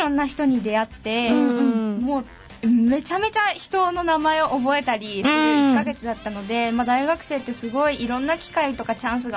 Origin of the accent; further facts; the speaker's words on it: Kitakyushu, Fukuoka, Japan; ちょっと家族でご飯でも行こうかなということで、地元の北九州に帰ろうかな、前半戦は、